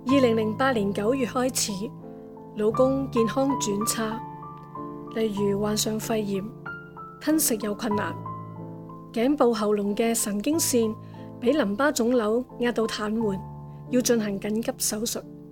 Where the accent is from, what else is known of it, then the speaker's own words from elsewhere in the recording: Hong Kong; moved away as an adult; now in New Zealand; 我和丈夫都是土生土长的香港人，在香港长大，受教育、工作、结识。1979年我们两个结婚，第二年生了个女，1990年全家移民新西兰。